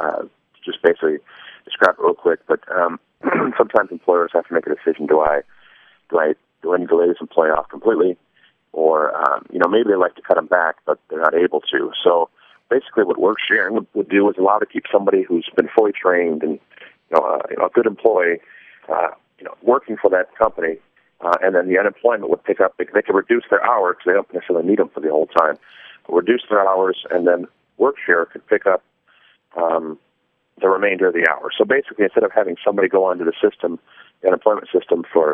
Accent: Flint, Michigan, United States; Well, you know, I come from Flint, and Flint and Genesee County, you know, along with the whole state, has seen some real tough times

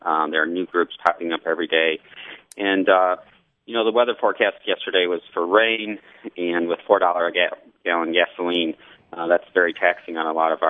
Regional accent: Michigan, United States; moved away; My whole family are union members from Southeast Michigan. I grew up in Southeast Michigan and eventually had to move west because of the economy and other recessions.

